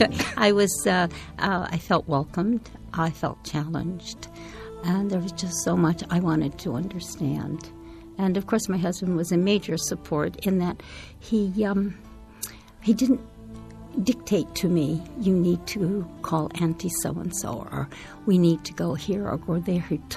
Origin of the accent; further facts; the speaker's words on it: Detroit, Michigan, United States; Of course, I'm from Detroit, and at that time, it was a city of about 3 million people.